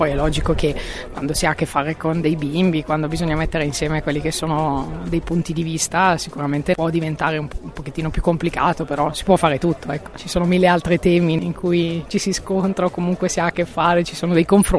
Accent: Piacenza, Emilia-Romagna, Italy; veniamo da Piacenza, vicino a Piacenza.

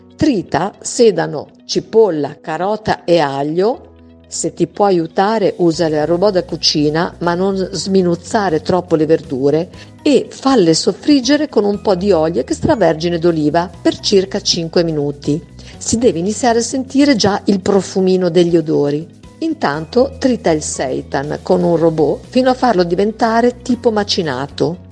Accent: Bologna, Emilia-Romagna, Italy; Sono bolognese e quindi non può certo mancare un ragù pieno di sapore

